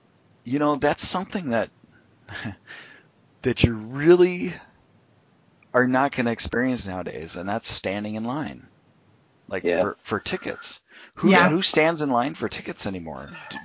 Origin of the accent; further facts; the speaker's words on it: Huntington Beach, California, United States; I grew up in Huntington Beach